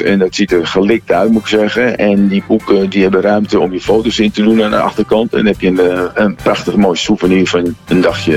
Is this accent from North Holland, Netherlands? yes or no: yes; Amsterdam, North Holland, Netherlands; born there; was 18 toen wij naar de Oudekerk verhuisden, omdat toen de Bijlmermeer werd ontgonnen en bebouwd. En de plek van de arena was ongeveer de plek waar ik geboren ben.